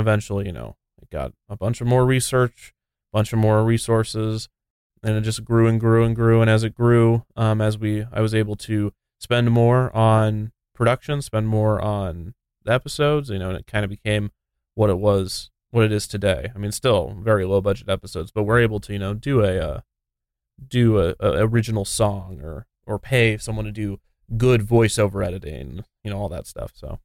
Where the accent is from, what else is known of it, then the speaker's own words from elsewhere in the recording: Kansas, United States; I grew up in Kansas. I never really got to go to Disney World.